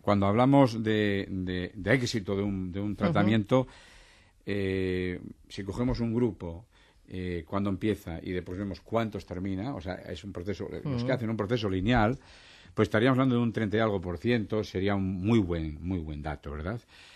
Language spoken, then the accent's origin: Spanish; Asturias, Spain; yo estaba en Madrid, pero soy de Asturias.